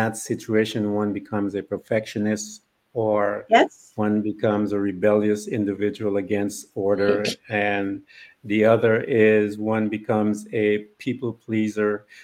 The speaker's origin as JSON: {"language": "English", "country": "Guyana", "tie": "born or raised there", "moved": "yes", "said": "I came from British Guiana in South America, and I would tell them that child abuse was an Olympic sport back in my country."}